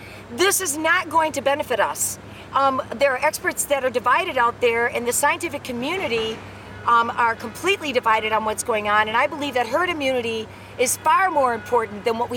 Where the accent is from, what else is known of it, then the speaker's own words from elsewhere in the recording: Charleston, South Carolina, United States; I'm from South Carolina, Charleston, and I believe that what is going on here is oppression.